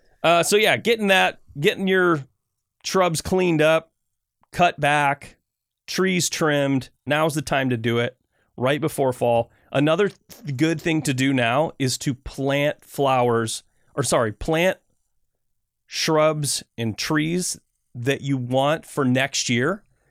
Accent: Michigan, United States; now in Portland, United States; Well, I grew up in Michigan, and one of my friend's moms would grow roses, and it was a big deal.

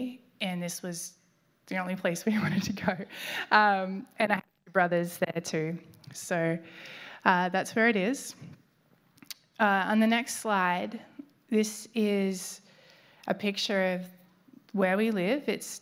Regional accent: Australia; moved away as an adult; I'm Australian, and part of that was when I moved here

